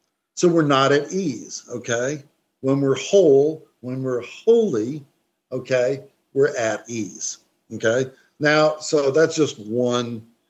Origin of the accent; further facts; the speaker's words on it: Birmingham, West Midlands, United Kingdom; we're both basically from Birmingham, pretty close.